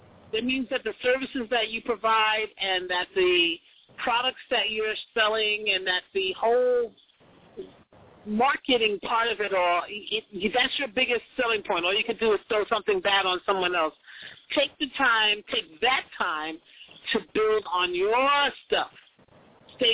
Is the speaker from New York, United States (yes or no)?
yes; New York, United States; you know, especially I'm from New York. So, yeah, we do a lot of talking.